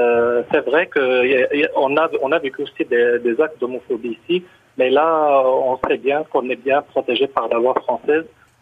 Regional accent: Morocco; Ben, j'étais au Maroc, je suis marocain et je vis avec mon copain.

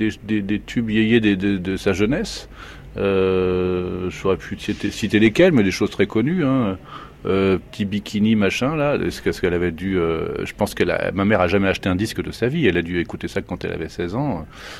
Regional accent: Quiberon, Brittany, France; Moi, j'ai grandi à Quiberon, donc c'est une presqu'île qui s'élance plein sud dans l'océan Atlantique.

